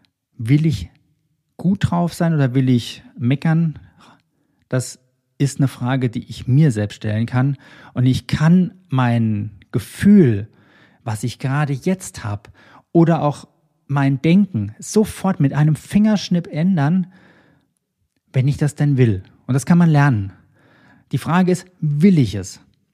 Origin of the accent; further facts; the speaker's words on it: Germany; in meinem Heimatland Deutschland was zu bewegen und zu verändern, dass ich für mich gesagt habe, okay, ich fahre zurück nach Deutschland.